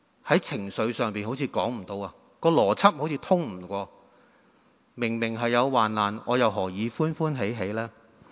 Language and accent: Chinese; Guangdong, China; 我們廣東人